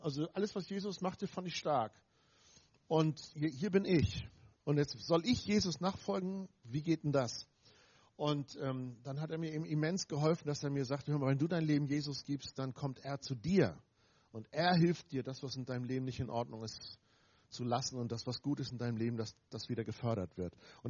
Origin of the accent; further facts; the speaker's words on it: Eckernförde, Schleswig-Holstein, Germany; Ich komme also aus Eckernförde, mein Opa hatte eine Werft aufgebaut, ich bin Segler.